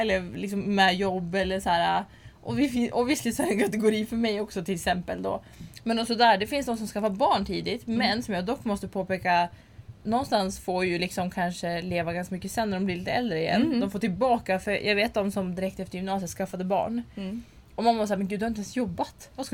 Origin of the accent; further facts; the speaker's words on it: Sweden; vi är svenskar